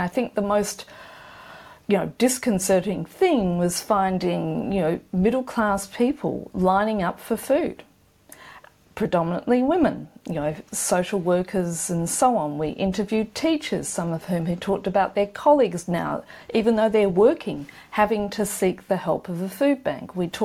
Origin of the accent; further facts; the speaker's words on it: Australia; I think you can tell by my accent, I'm a very proud Australian.